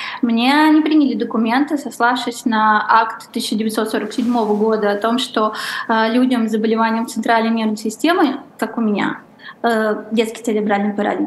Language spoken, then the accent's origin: Russian; Tarusa, Kaluga Oblast, Russia; А до этого я росла в Тарусе, я, кажется, была единственным нездоровым человеком на все километры вокруг.